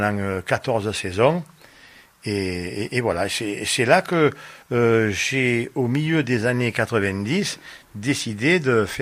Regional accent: Armissan, Occitanie, France; je venais quand même passer mes vacances à Armissant le juillet et août. Je peux dire aussi que j'ai fait mon enfance à Armissant.

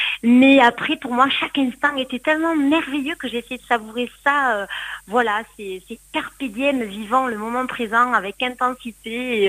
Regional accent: Perpignan, Occitanie, France; puisque je suis du Sud

